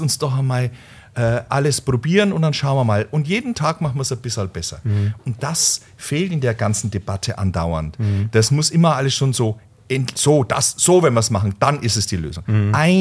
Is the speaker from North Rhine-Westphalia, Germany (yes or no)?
no; Bavaria, Germany; Das ist für mich die konservative Mitte, mit der bin ich ja auch in Bayern quasi aufgewachsen, schon immer.